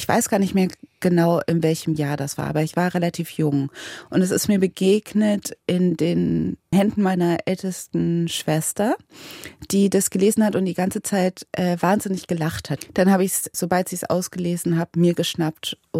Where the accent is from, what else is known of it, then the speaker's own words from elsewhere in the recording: Cologne, North Rhine-Westphalia, Germany; womit ich aufgewachsen bin in Köln, auch in den 90ern und 2000ern